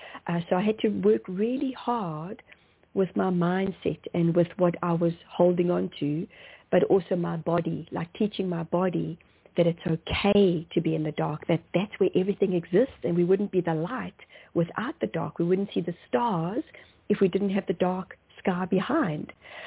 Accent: South Africa; also born or lived in Zimbabwe; as Africans, so I was born in Zimbabwe, and then we moved to South Africa.

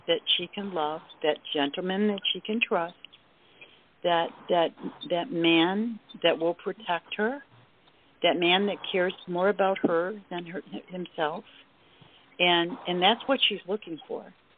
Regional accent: Ohio, United States; Yeah, Lake County. Yeah, I grew up in Lake County.

